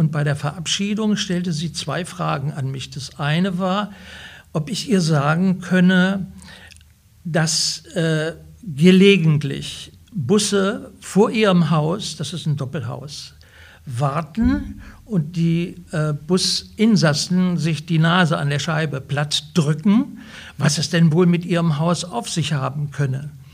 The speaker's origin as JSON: {"language": "German", "country": "Poland", "said": "Das können Sie machen als Deutscher, aber wir als Polen, die wir hier wohnen in dem Ort, wir möchten uns damit nicht beschäftigen."}